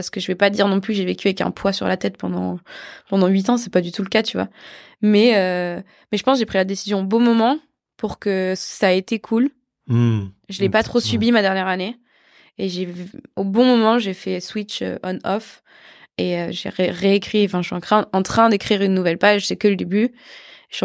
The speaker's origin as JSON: {"language": "French", "country": "France", "said": "je suis européenne, enfin, je suis française"}